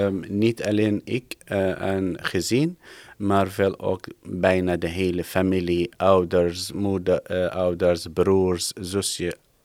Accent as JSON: {"language": "Dutch", "country": "Syria", "second_language": "Dutch", "moved": "as an adult", "lives_now": "Netherlands", "said": "ik ben KNO uit Syrië en ik ben in einde 2014 hier gevlucht."}